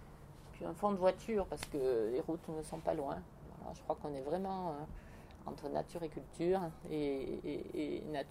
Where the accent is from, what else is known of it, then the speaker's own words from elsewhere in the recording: Juvignac, Occitanie, France; Je reviens m'installer dans ma région natale, ici, à côté de Montpellier, à Juvignac, avec ma fille.